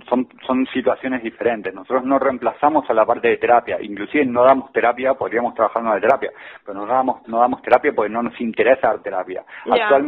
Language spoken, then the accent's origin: Spanish; Uruguay; yo soy neurobiólogo y soy uruguayo.